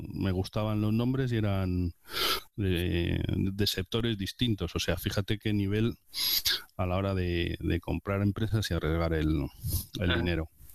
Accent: Valladolid, Castile and León, Spain; moved away as an adult; now in Barcelona, Spain; yo llevo desde el 97 que salí de Valladolid a Barcelona

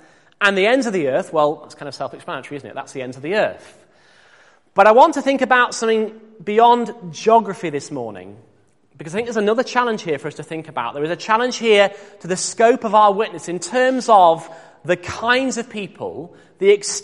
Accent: Yorkshire and the Humber, United Kingdom; Now, I'm a Yorkshireman, and I'm about to leave my home county, which makes it a difficult thing.

